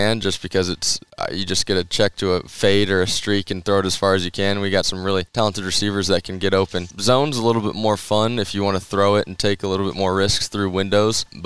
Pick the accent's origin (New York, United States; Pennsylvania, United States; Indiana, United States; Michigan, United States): Indiana, United States; Zionsville; But yeah, I'm originally from Zionsville, Indiana, but went to a private school called Bishop Chatard in Indianapolis.